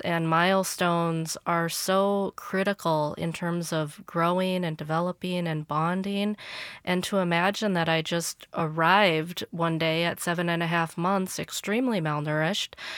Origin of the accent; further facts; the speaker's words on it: Minnesota, United States; I grew up in Minnesota. I was born in 1975, and so I grew up in a very Caucasian Midwestern suburb outside of Minneapolis